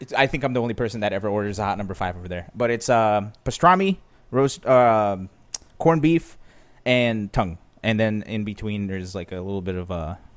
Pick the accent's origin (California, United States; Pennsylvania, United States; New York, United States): Pennsylvania, United States; Wilkes-Barre; I grew up around Wilkes-Barre, Pennsylvania, after I moved here to the United States. Started hanging out in Scranton, then went to school near Philly.